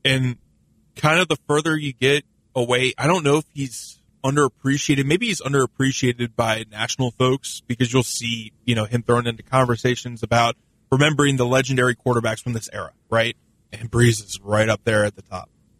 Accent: New Orleans, Louisiana, United States; He was my favorite athlete growing up in New Orleans, obviously, as a lot of people in my generation.

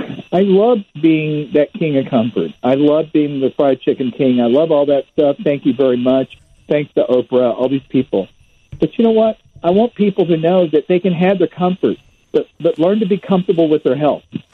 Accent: United States; the reality is we are American. We do not give up.

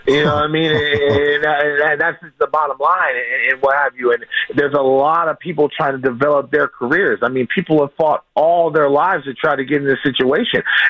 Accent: Alameda, California, United States; also born or lived in Oakland; I'm from the Bay Area. I was born in Oakland. I grew up in Alameda.

